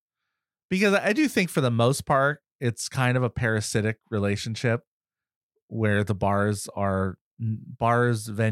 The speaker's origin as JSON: {"language": "English", "town": "Boston", "region": "Massachusetts", "country": "United States", "said": "And I say, well, I'm from Boston, where we talk trash to your face and then say nice things behind your back."}